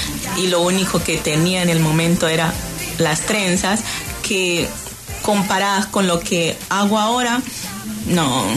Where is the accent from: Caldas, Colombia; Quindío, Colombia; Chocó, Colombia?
Chocó, Colombia; Guiniguini; now in Medellín, Colombia; yo nací en Guiniguini, un corregimiento del Chocó en el San Juan. Realmente cuando me vine a Medellín